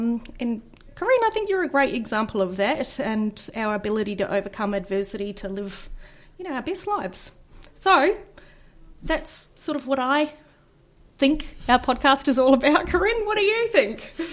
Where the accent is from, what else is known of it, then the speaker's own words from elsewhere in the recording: Perth, Western Australia, Australia; also born or lived in Southeast Asia; now in Hawke's Bay, New Zealand; So I grew up in Perth, Australia, and after living in Southeast Asia for about 6 years, I moved to New Zealand and now have called this lovely part of the country, Hawke's Bay, home for the last 6 years.